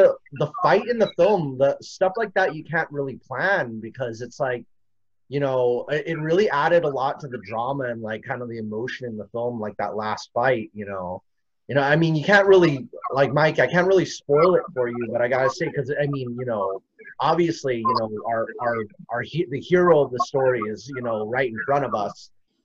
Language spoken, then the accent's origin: English; Philippines; I'm Filipino, so boxing is kind of like big in our culture